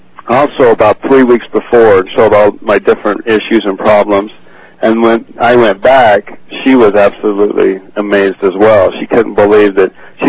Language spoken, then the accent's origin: English; Utah, United States; Yes, I'm from Utah.